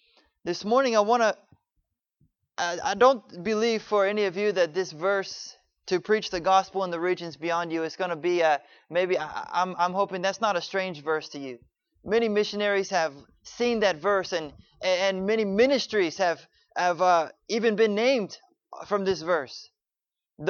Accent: Georgia, United States; You know, my wife is from Pennsylvania. I'm from Georgia. There's a little dialect different there.

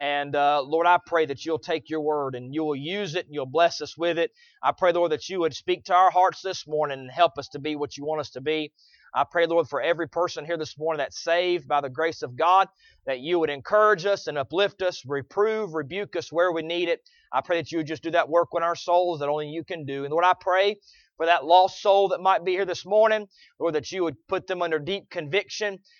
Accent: Ireland; One of the home folks. I'm Irish, you know.

